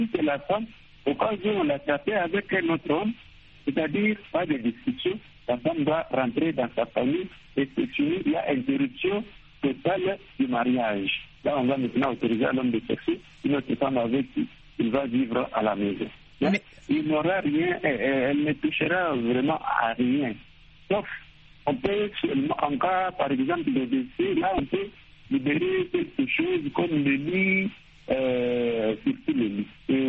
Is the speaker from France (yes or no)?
no; DR Congo; Et chez nous, en République démocratique du Congo